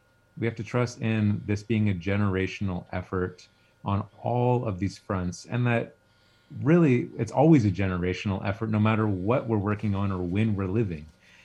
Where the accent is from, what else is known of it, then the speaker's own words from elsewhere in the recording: Port Townsend, Washington, United States; For me, I grew up in Port Townsend and have had a hard time imagining myself living outside of a town or a city.